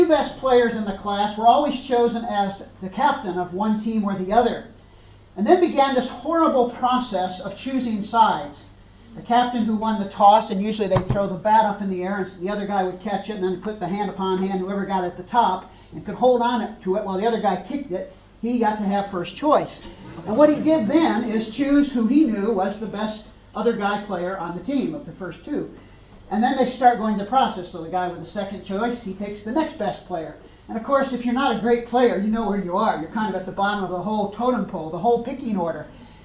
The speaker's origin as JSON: {"language": "English", "country": "United States", "tie": "born or raised there", "said": "When I was a kid growing up in America, one of my favorite subjects in primary school was recess."}